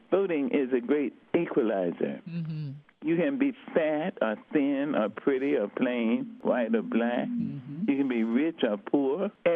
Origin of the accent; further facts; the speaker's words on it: United States; I'm an American.